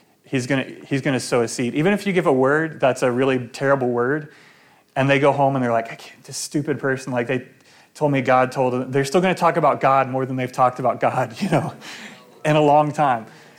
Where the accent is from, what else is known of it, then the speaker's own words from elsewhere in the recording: Alabama, United States; And I said, well, I'm from Alabama, so I don't know, you know, if Sprint would even work there.